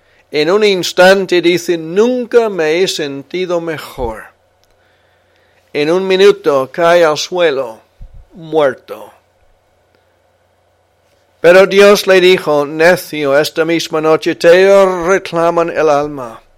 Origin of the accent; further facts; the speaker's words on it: Spain; now in United States; Cuando venimos de España en el año 2000, vivíamos 3 años cerca de Esparta, aquí en Tennessee.